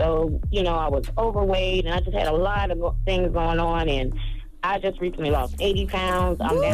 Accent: South Carolina, United States; Charlamagne, I'm from South Carolina, boo.

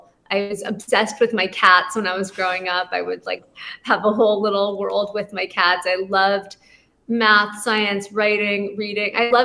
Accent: Malibu, California, United States; also born or lived in Santa Monica; I grew up in LA. I grew up in Malibu, California and Santa Monica.

